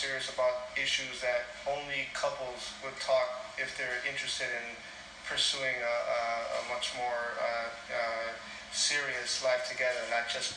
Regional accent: Chicago, Illinois, United States; born there; I was born in Chicago, Illinois. April 20, 1965.

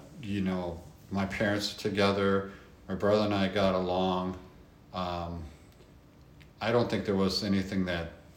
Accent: Appleton, Wisconsin, United States; I'm from Appleton, which is a paper capital of the world, really.

